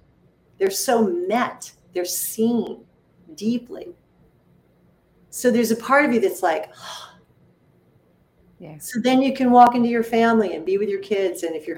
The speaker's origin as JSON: {"language": "English", "town": "New York City", "region": "New York", "country": "United States", "said": "And, I'm a New Yorker, so I can say it that way."}